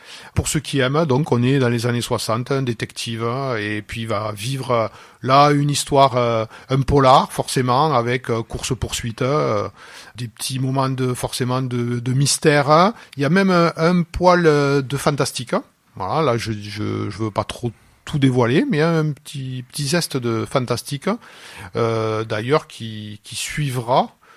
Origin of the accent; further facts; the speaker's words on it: Narbonne, Occitanie, France; qui est aussi, on va dire, un Narbonnais